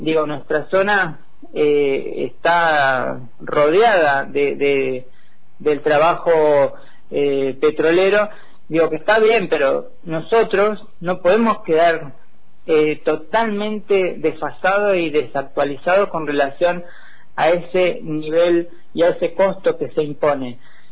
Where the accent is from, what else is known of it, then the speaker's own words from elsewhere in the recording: Cinco Saltos, Río Negro, Argentina; Yo vengo de Cinco Saltos, de nuestra seccional Cinco Saltos y Zona Intermedia